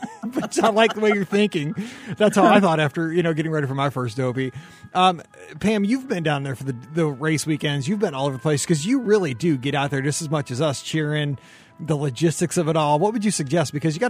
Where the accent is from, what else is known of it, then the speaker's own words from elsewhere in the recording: Midwest, United States; I'm first cab ride of my life. I'm from the Midwest. I got to make this exciting.